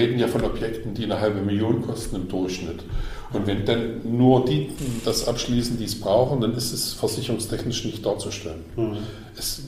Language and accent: German; Saxony-Anhalt, Germany; Wir haben in Mansfeld-Südharz, das ist ja der Kreis, wo ich herkomme